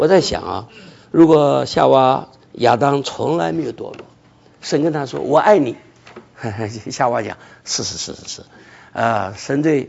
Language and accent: Chinese; China; moved away; 就好像这个我们从大陆来的，有一些啊经历一些很特殊的经历